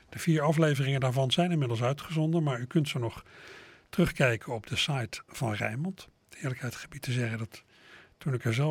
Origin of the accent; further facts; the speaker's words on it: Schiedam, South Holland, Netherlands; Ook al heb ik dus een belangrijk deel van mijn jeugd in Schiedam doorgebracht.